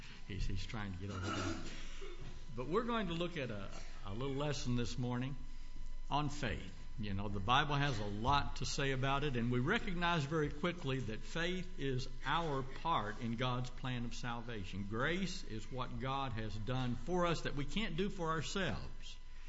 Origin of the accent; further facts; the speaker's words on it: Louisville, Kentucky, United States; I grew up in Louisville, Kentucky, and Louisville had two papers.